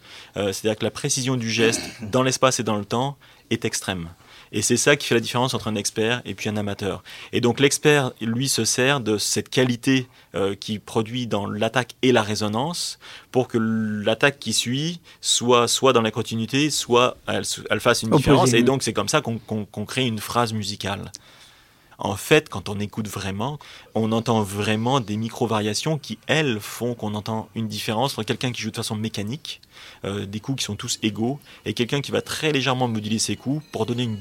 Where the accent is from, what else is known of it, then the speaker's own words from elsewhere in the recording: Montluçon, Auvergne-Rhône-Alpes, France; j'ai grandi à Montluçon, qui est une petite ville du centre de la France.